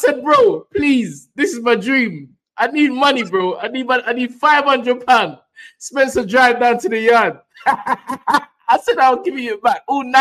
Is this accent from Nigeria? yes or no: yes; Nigeria; Bro, I'm Nigerian. Nigerians probably take long to get back your money, bro.